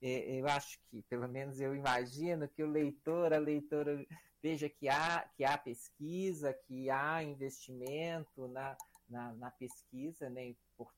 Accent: Minas Gerais, Brazil; also born or lived in Belo Horizonte; seja o Brasil daqui do interior de Minas, onde eu fui criado inicialmente, seja a cidade grande, Belo Horizonte, em que me fiz pesquisador, professor

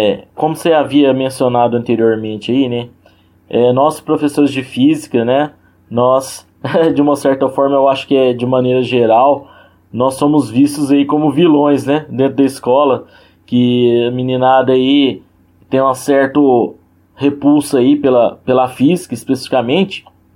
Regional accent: Uberlândia, Minas Gerais, Brazil; né? Sou daqui de Uberlândia, Minas Gerais.

